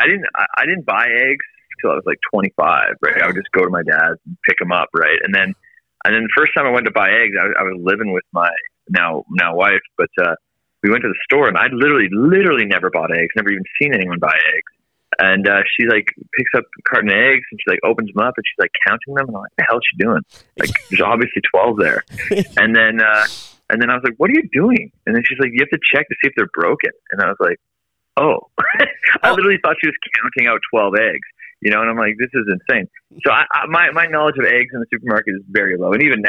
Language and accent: English; Vancouver, British Columbia, Canada; also born or lived in Toronto; growing up in Vancouver, for example, like snow wasn't even really a thing. We barely had any snow in Vancouver ever. I didn't have to buy a proper winter jacket until I moved to Toronto.